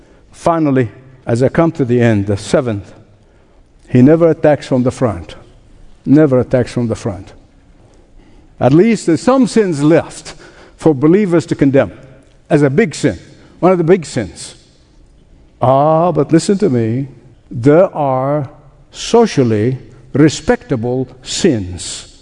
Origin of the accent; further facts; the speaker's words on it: Egypt; as a boy growing up in Egypt.